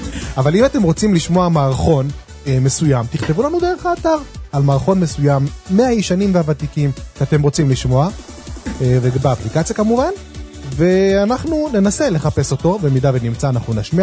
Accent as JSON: {"language": "Hebrew", "town": "Jerusalem", "region": "Jerusalem District", "country": "Israel", "said": "אני, דרך אגב, אני מירושלים, אף אחד לא אמרנו את זה פה. דודי לא נמצא לפני, אני נמצא פה בירושלים, עיר הקודש."}